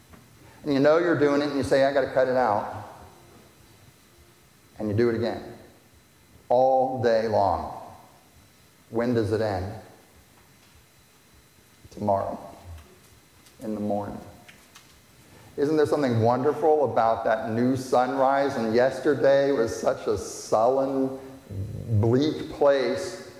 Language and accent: English; Virginia, United States; When I was a teenager, my family, we grew up in Virginia. We went almost every year to Ocean City, New Jersey, to the beach.